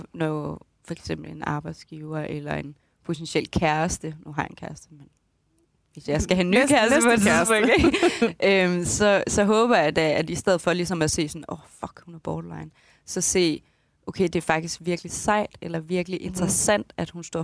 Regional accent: Randers, Central Denmark Region, Denmark; det er fordi i Jylland, og især i Randers, hvor jeg kommer fra, der får man

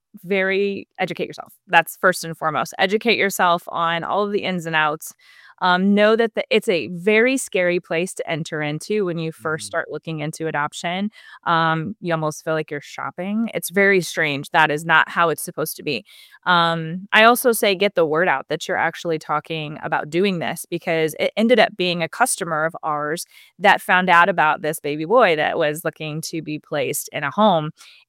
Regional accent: Lenox, Iowa, United States; now in Omaha, United States; So I was raised in Lenox, Iowa. So just about an hour and a half outside of my current home city, which is Omaha, Nebraska. So okay. Very Midwestern girl here.

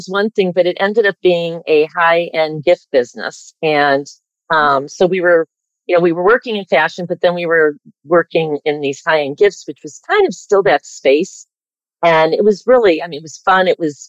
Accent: Michigan, United States; I grew up in Michigan. I was in the middle of six kids, like the Brady Bunch.

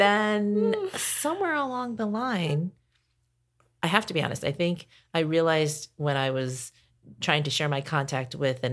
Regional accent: New York, United States; also born or lived in Portland, Oregon; So I grew up in New York. I went to school in Philadelphia.

